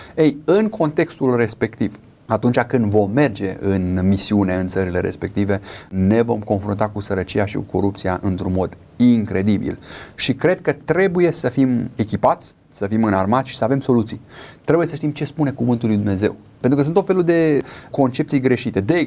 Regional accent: Romania; ca români

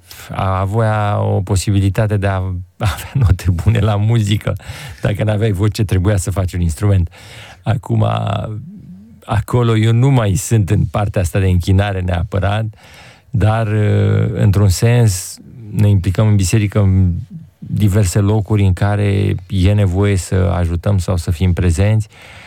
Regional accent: Gorj County, Romania; în biserici din Târgu Jiu și din județul Gorj, de unde sunt eu deloc

